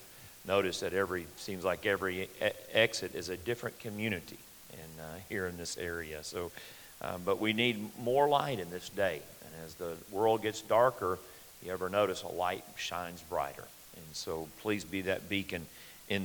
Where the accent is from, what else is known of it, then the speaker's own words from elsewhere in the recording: North Carolina, United States; Back where I live, I'm from North Carolina. For those who don't know you … I'm from North Carolina.